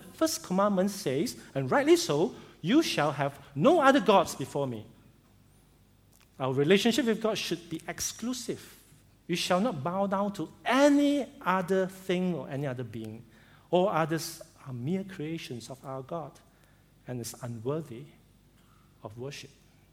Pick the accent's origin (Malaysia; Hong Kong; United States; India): Malaysia; Ipoh, Perak; I grew up in Ipoh, and Cantonese is the lingua franca, right?